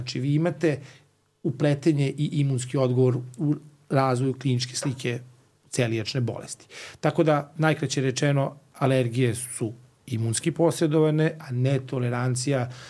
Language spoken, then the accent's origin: Serbian; Serbia; Mi smo, znate, Srbi, sada ajde neću kažem Srbi, nego generalno ceo ovaj podneblje Balkana, onako smo slavni po tome da volimo da se samo lečimo.